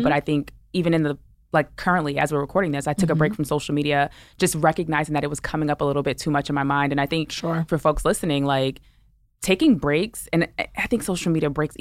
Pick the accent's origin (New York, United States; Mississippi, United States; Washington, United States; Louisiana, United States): New York, United States; Brooklyn; And I'm a New Yorker, right? I'm from Brooklyn.